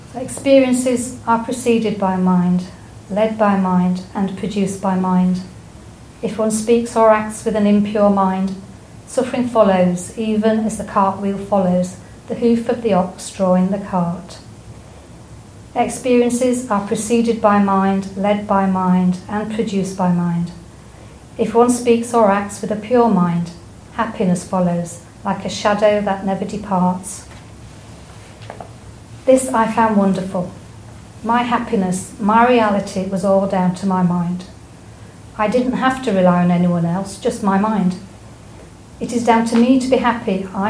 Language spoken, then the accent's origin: English; India; I remembered my childhood growing up in India.